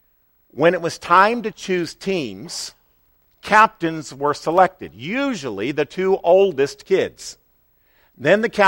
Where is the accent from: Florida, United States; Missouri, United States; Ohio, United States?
Missouri, United States; Rolla; also born or lived in Columbia, Missouri; I was born in Columbia, Missouri, but in my younger elementary years, our family lived in the small town of Rolla, Missouri.